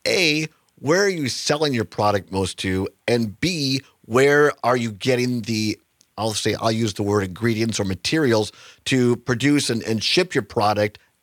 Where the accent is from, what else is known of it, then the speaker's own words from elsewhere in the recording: Center, Wisconsin, United States; I grew up originally in Center, Wisconsin, a town of 5,000 people.